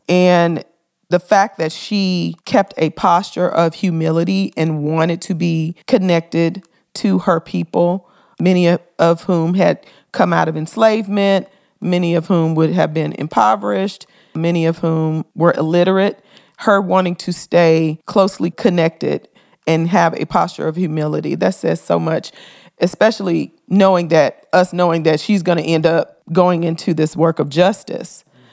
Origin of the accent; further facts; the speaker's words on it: Memphis, Tennessee, United States; Come on, Memphis. That's my hometown.